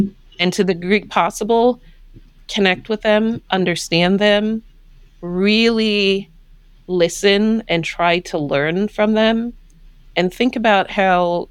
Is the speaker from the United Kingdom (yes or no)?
no; Trinidad & Tobago; some people heard that I was originally from Trinidad, they started to tell me things